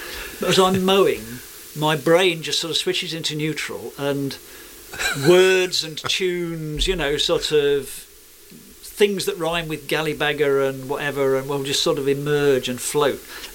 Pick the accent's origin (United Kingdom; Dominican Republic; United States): United Kingdom; South East England; born there; Well, I was born on the Isle of Wight, but I've learnt some of the language